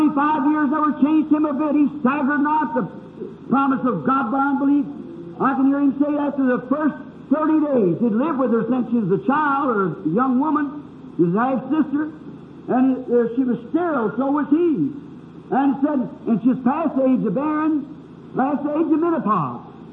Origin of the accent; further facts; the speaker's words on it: Southern United States, United States; I'm a Southerner, I'm slow, and I just can't think of it too fast.